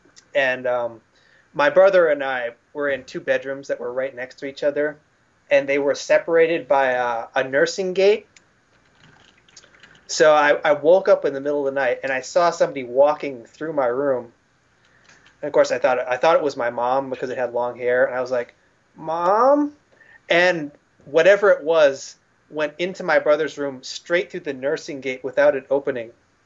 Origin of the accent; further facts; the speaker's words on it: Michigan, United States; born there; When I lived in Michigan, I was born in Michigan, and a house I lived there in for 5 years